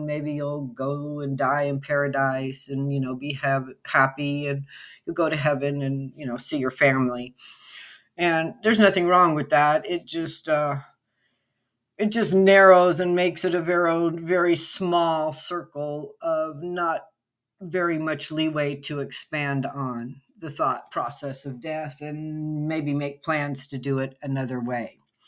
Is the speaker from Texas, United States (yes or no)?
yes; El Paso, Texas, United States; or I grew up in El Paso and went to New Mexico a lot